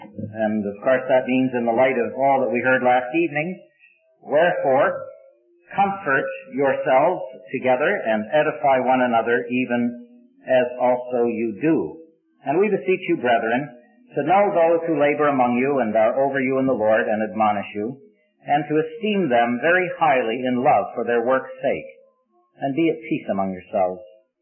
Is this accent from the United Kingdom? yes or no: no; St. Catharines, Ontario, Canada; I grew up in St. Catharines, Ontario, a nice little town in southern Ontario, in the fruit-growing district of Ontario, and about 12 miles from Niagara Falls. And there are two rivers that flow together right in the heart of the city.